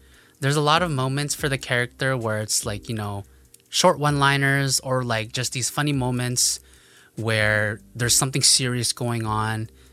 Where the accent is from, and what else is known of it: Winnipeg, Manitoba, Canada; also born or lived in Vancouver; now in Ottawa, Canada